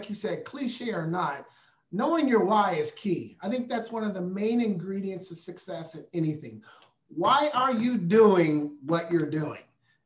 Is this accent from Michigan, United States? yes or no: no; Portland, Oregon, United States; I was raised in Northeast Portland, you know, in Oregon. We struggled growing up.